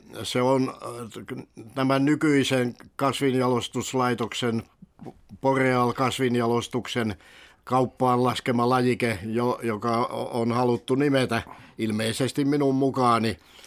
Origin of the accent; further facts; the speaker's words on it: Hauho, Kanta-Häme, Finland; also born or lived in Helsinki; äiti palasi Hauholle sukulaistaloon ja minun kanssani ja sai sitten järjestymään minulle kasvatuskodin sieltä Hauhon Lehtelän kylästä